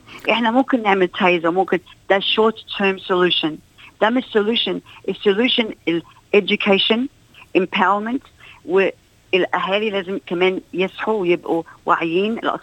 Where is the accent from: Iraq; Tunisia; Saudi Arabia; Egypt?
Egypt; احنا كجاليه مصريه وعربيه يؤسفني اقول وبشوفها كتير